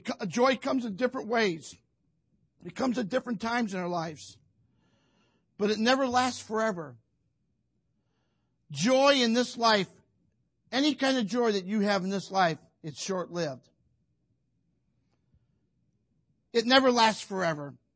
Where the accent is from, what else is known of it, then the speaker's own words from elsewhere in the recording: Toledo, Ohio, United States; I grew up in Toledo.